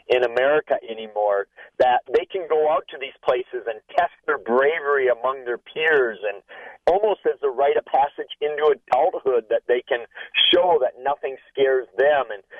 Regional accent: Eau Claire, Wisconsin, United States; near Eau Claire, my hometown, 20-odd years ago

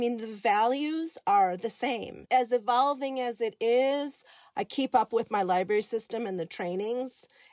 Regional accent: Chicago, Illinois, United States; I just have to say real quick, I grew up in Chicago.

